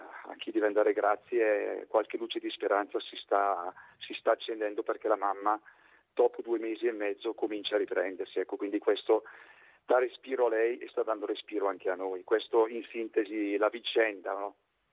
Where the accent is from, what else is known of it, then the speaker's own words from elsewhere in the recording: Val Brembo, Lombardy, Italy; now in Carenno, Italy; nel mio paese, io sono di Val Brembo, vicino a Bergamo